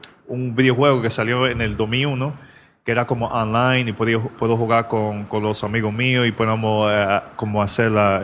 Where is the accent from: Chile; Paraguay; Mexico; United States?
United States; Miami, Florida; Yeah, Miami.